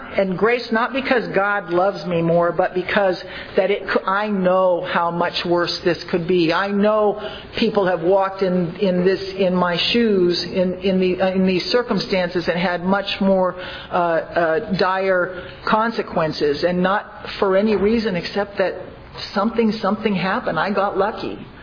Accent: Los Angeles, California, United States; Now, I'm from Los Angeles, so I don't know what land I thought I was getting back

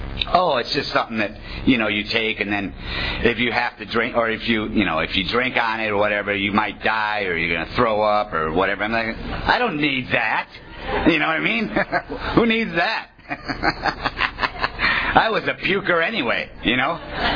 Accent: Wisconsin, United States; I'm from Wisconsin. Wisconsinites don't like Illinois people.

